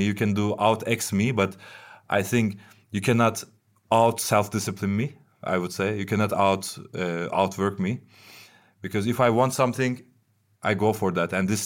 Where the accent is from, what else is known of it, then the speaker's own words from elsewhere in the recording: Istanbul, Turkey; I grew up in Istanbul.